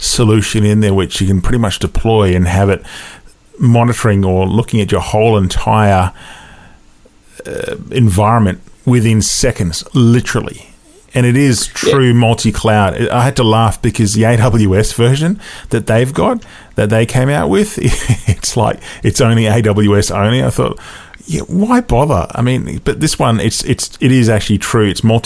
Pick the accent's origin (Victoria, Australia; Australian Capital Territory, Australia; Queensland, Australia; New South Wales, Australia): Queensland, Australia; I'm a Queenslander as well. It's a nice, nice part of the world.